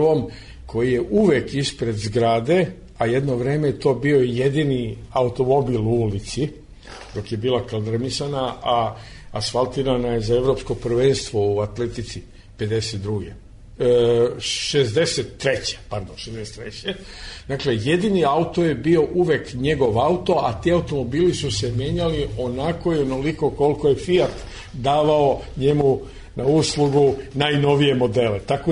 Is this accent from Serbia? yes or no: yes; Belgrade, Serbia; na upit odakle si, ja sam često znao da kažem sa Slavija